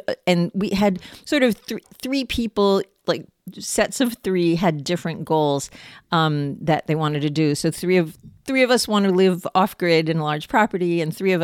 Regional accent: New York City, New York, United States; also born or lived in Pennsylvania; But I'm originally from New York City.

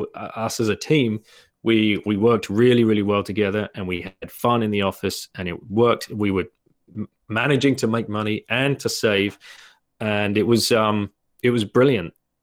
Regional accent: United Kingdom; you're a Kiwi, I'm a Brit, there's a South African guy over here

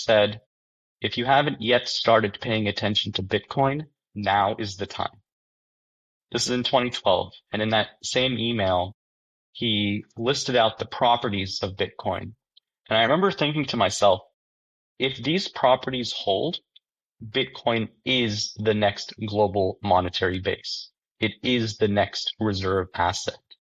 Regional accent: India; So I'm from India, and in India, gold is sort of embedded culturally into our DNA.

